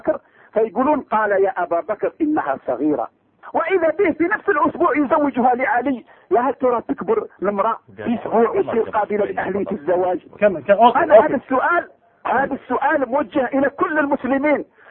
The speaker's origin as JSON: {"language": "Arabic", "country": "Algeria", "said": "انا جزائري."}